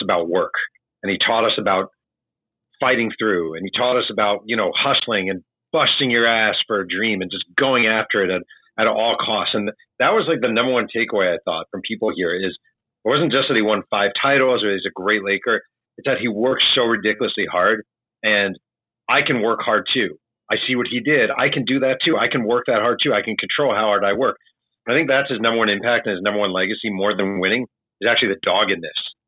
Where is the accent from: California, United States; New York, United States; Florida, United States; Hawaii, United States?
New York, United States; I'm from New York. I've lived here about 6 years.